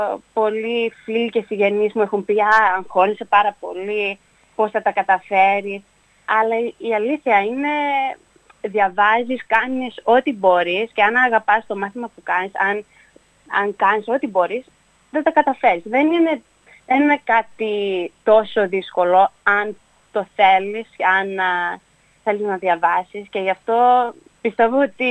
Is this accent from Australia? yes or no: yes; Australia; εγώ γεννήθηκα εδώ στην Αυστραλία και έχω ζήσει εδώ όλη τη ζωή μου.